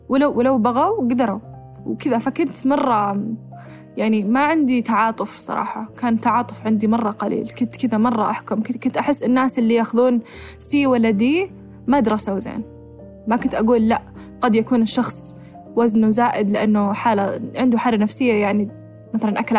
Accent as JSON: {"language": "Arabic", "country": "Saudi Arabia", "said": "يعني إحنا عندنا بالسعودية يقولون إحنا انضربنا وصارت فينا أشياء وكذا"}